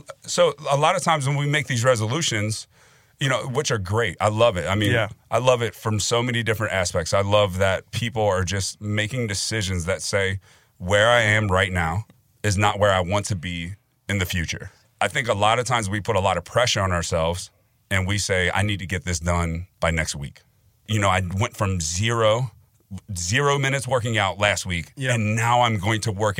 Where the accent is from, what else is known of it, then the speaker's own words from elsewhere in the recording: Cincinnati, Ohio, United States; getting invited to do a couple workouts for the Cincinnati Bengals, which is really cool because that's my hometown team.